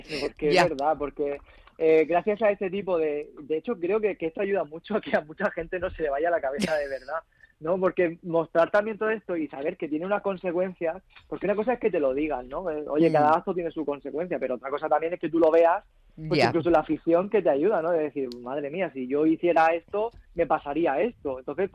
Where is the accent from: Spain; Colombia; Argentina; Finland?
Spain; Alicante, Valencian Community; yo vivo aquí en Alicante, pero me llevaron a Fitur como representante de mi tierra, de aquí, de Alicante